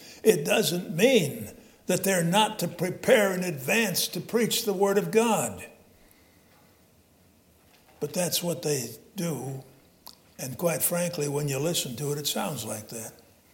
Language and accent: English; Illinois, United States; now in North Carolina, United States; I never encountered this where I grew up in Illinois, but I've encountered it in North Carolina.